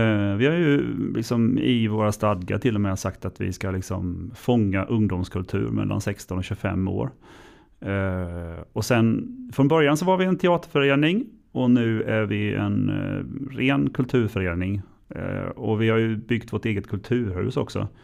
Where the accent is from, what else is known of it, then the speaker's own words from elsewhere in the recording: Ljungby, Kronoberg County, Sweden; Jag är född och uppvuxen här i Ljungby. Sen har jag pluggat till mellanstadielärare en gång i tiden, Kalmar. Och så jobbade jag där några år och sen så kom jag tillbaka hit